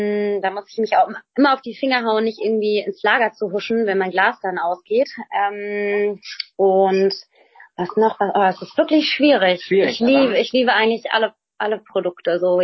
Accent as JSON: {"language": "German", "town": "Bonn", "region": "North Rhine-Westphalia", "country": "Germany", "tie": "born there", "said": "weil ich auch gebürtige Bonnerin bin"}